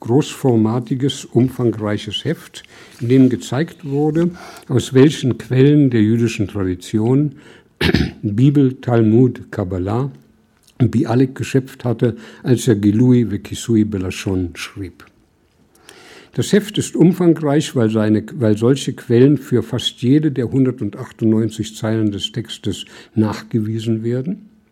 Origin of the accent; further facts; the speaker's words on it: Berlin, Germany; Ich bin im Nachkriegs-Berlin aufgewachsen